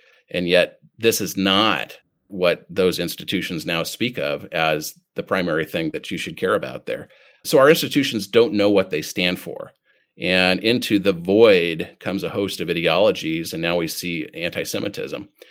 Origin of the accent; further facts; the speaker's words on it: Washington, United States; in my home state of Washington, for example